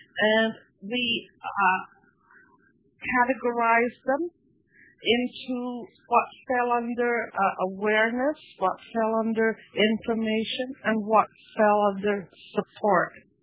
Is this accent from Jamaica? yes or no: no; Canada; I'm a Canadian also, and perhaps I can be of some help for you.